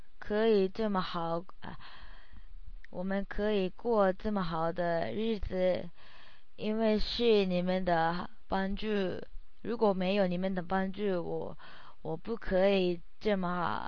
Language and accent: Chinese; Kanagawa, Japan; born there; Chinese is a second language; 我是在日本的神奈川县出生的。